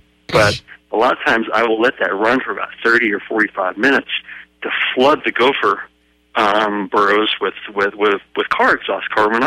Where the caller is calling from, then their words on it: Los Alamos, New Mexico, United States; Needless Alamos.